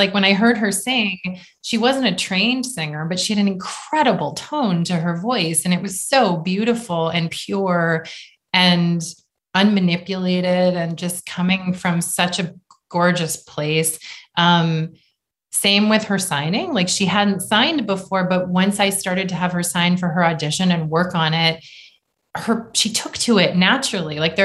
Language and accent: English; Boston, Massachusetts, United States; And like you said, I'm from Boston, so I'm a huge stickler. I hate a bad Boston accent.